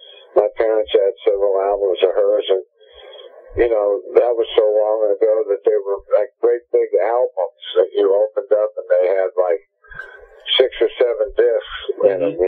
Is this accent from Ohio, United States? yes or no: yes; Troy, Ohio, United States; He appeared in my hometown, Troy, Ohio, because we had a big, a good sized arena